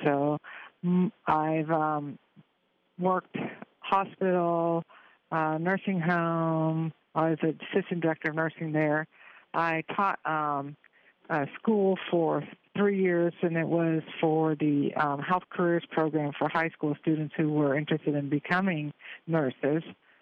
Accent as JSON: {"language": "English", "region": "Florida", "country": "United States", "said": "Yes, I am from Florida. I live in Port St. Lucie, Florida, and I work in West Palm Beach at the Palm Beach Jail"}